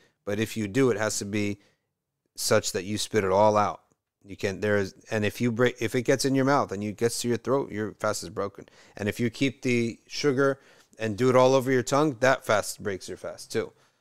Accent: Manchester, North West England, United Kingdom; I am from Manchester too

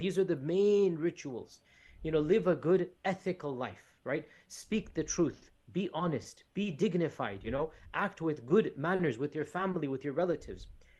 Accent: Texas, United States; I am from Texas, but unfortunately, I don't speak Spanish, which is not something typical. Most people in Texas do speak Spanish, but unfortunately, I do not speak Spanish.

